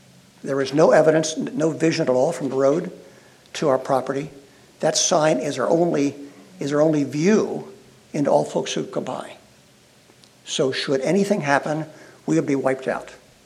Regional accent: Delaware, United States; I'm from Newcastle County. The GDP of Newcastle County has declined every year for 10 years, gone down.

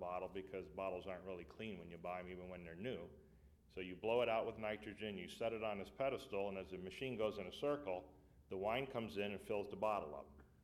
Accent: Erie, Pennsylvania, United States; Erie, Pennsylvania.

